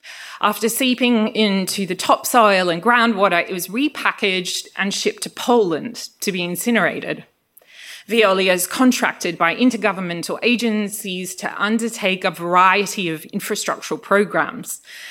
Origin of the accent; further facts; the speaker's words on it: Australia; accent: Australian; first language Greek; English is a second language; And so although Greek is my first language, it bears a kind of thick Australian accent on top of it.